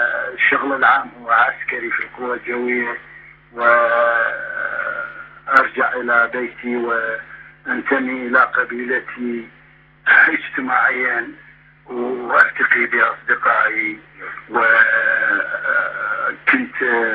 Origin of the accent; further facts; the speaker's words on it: Iraq; من مواليد 1953. نشأت وترعرعت وكبرت في منطقتي الواقعة شمال قباسو بالشيوخ في ناحية الفضلية في